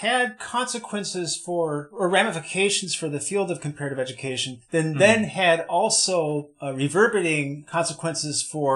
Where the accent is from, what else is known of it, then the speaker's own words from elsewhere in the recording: Wisconsin, United States; I'm like, you know, born and raised in Wisconsin, and then, you know, I was in Chicago.